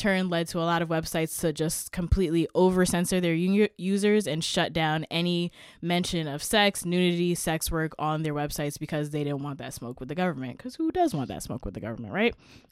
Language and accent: English; Queens, New York, United States; Ridgewood, which is in my hometown of Queens.